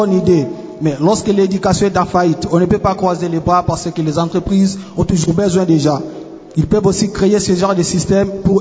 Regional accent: Kisangani, Tshopo, DR Congo; comme chez nous à Kisangani

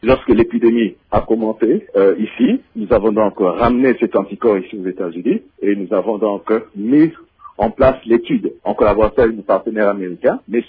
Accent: DR Congo; en tant que Congolais

